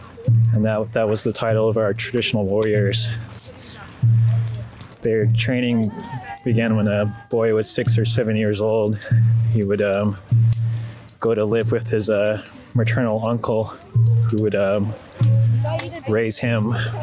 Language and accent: English; Yakutat, Alaska, United States; I come from Yakutat, from Siskit, the Owl House.